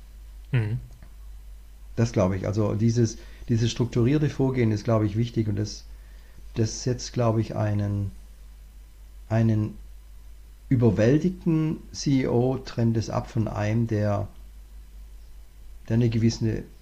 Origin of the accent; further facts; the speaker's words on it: Southern Germany, Germany; Und da muss man also als Deutscher, also vor allem, ich komme aus dem Süddeutschen, da ist ja dieser Spruch, also nicht gemeckert ist schon gelobt.